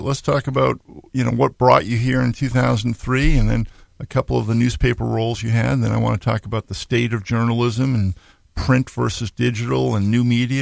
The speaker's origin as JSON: {"language": "English", "region": "Massachusetts", "country": "United States", "tie": "born or raised there", "said": "I grew up outside of Boston. I was back last weekend for a basketball tournament and going down 128."}